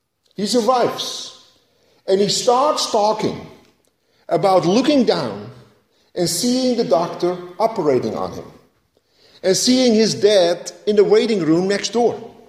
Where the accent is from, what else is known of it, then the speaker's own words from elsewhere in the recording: Netherlands; And growing up in Holland, Belgian jokes were commonplace.